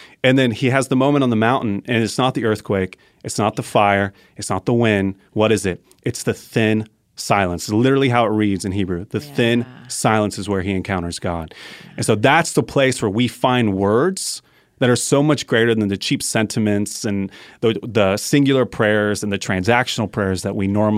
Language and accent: English; Colorado, United States; and I'm from Colorado, so we have all these 14,000 foot mountains.